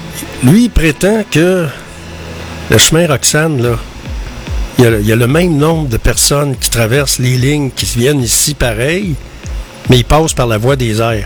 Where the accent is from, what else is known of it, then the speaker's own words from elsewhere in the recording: Quebec, Canada; Je me demande bien quand est-ce qu'on va être maître chez nous, au Québec